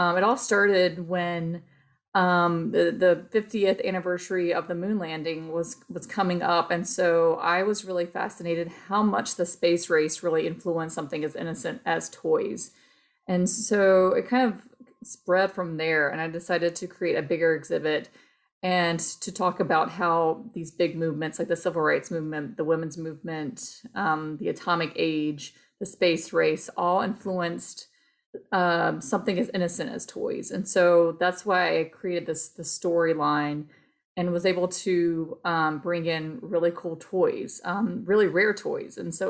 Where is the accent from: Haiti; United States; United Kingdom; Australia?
United States; Smithfield, North Carolina; I am from Smithfield, North Carolina, and I am currently the curator of popular culture at the North Carolina Museum of History in Raleigh.